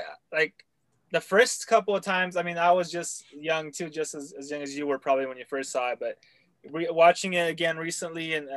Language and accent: English; Los Angeles, California, United States; I'm originally from Los Angeles, so we had different TV stations.